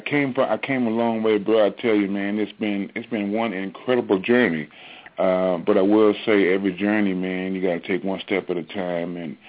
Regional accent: Fayetteville, Tennessee, United States; you know, my wife and I have a home in Nashville, you know, because I grew up in Fayetteville, but we have a home in Nashville too

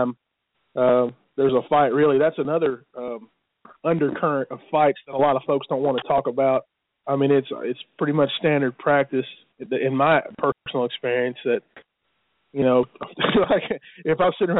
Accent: United States; I would have been for Mike Tyson. Just because I'm American.

